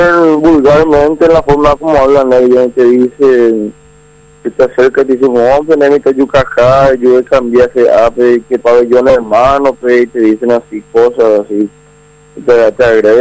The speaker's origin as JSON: {"language": "Spanish", "region": "Asunción", "country": "Paraguay", "tie": "born or raised there", "said": "yo soy chacariteño, yo nací, me crié y me crié en Chacarita."}